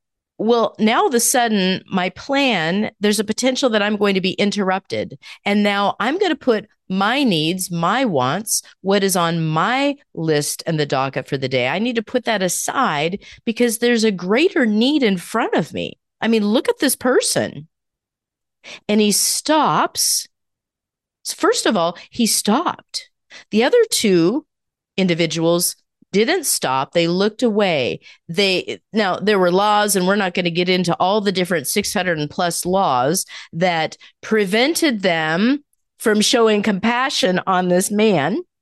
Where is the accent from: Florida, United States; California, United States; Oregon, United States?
Oregon, United States; Portland; I came from Portland, Oregon, which is a bigger city where there is much homelessness and mental illness that's very visible all over the place.